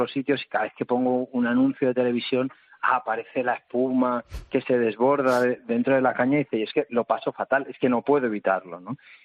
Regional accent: Spain; que se espera de mí como español medio

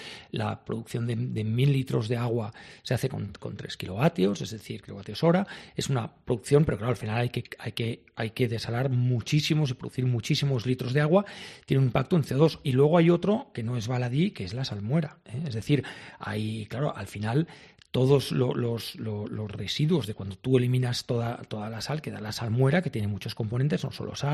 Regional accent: Catalonia, Spain; yo que soy catalán, en Cataluña tenemos un número bajo

